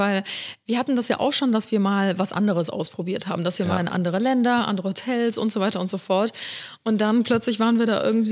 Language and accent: German; Cologne, North Rhine-Westphalia, Germany; also born or lived in Ulm; wir sind beide in Köln aufgewachsen. Unsere Familien sind auch nie ausgewandert oder weggezogen oder sonstiges.